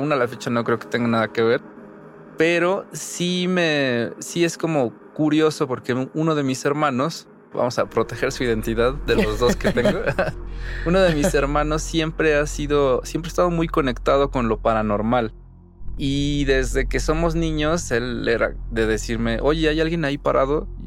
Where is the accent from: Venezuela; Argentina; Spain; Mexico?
Mexico; La Piedad, Michoacán; born or raised there; also born or lived in Encarnación de Díaz; now in Mexico City, Mexico